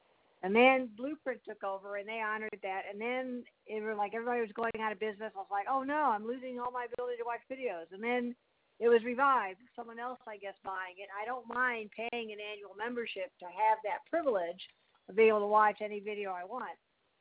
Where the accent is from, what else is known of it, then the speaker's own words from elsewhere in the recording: St. Louis, Missouri, United States; But I grew up in St. Louis. Well, we don't get, you know, huge snow amounts in St. Louis, but you certainly get snow.